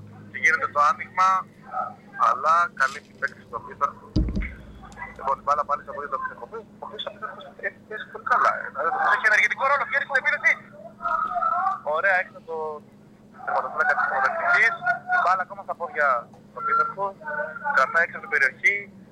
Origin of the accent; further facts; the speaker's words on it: Macedonia, Greece; Έτυχε να είμαι στην πόλη μου το πρωί και να ζήσω λίγο το ποίημα, έτσι λίγο από επαρχία, βόρεια επαρχία, ξέρετε, Μακεδονία κλπ.